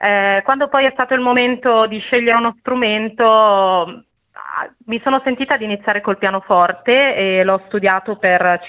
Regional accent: Lombardy, Italy; a 15 anni, nel mio paesino della Brianza

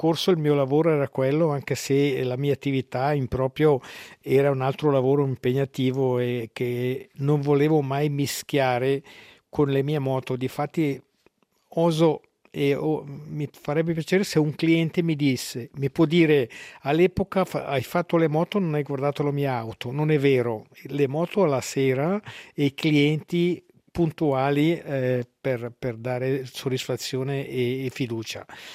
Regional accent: Ticino, Switzerland; da buon ticinese

